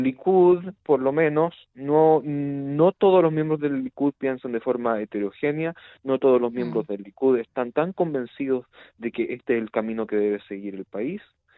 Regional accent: Chile; por lo menos para los que venimos de Latinoamérica, especialmente para los chilenos que conocemos cómo ha sido la protesta en Chile

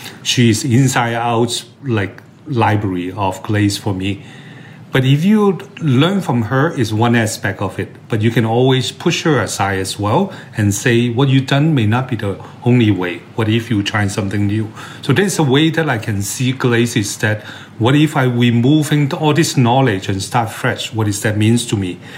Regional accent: Hong Kong; I will say that, like, growing up in Hong Kong, San Francisco is a nature city

